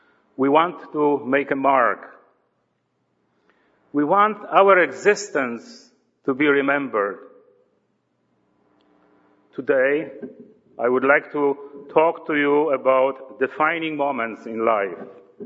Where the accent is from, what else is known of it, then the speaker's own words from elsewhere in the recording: Poland; accent: Polish; English is a second language; now in Canada; my accent is not French. It is old good Polish accent, as that is where my wife and me are from originally. Actually, I used to be shy by my accent, but now I love it.